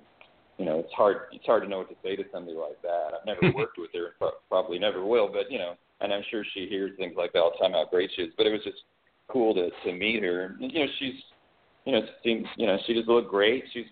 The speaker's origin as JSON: {"language": "English", "region": "Kansas", "country": "United States", "tie": "born or raised there", "lives_now": "Los Angeles, United States", "said": "Well, I came to Los Angeles to actually work in the entertainment business. I grew up in Kansas, so I didn't really have any friends or family in the business."}